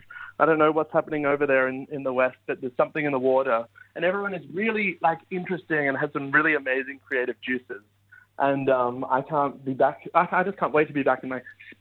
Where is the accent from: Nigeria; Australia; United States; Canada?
Australia; Melbourne, Victoria; I always say that I'm from Melbourne, but I'm spiritually from Perth.